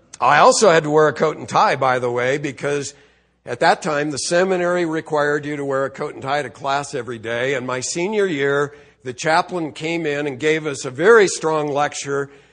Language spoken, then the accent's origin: English; California, United States; I'm from Southern California. If I got to wear a coat and tie, I'm out of here.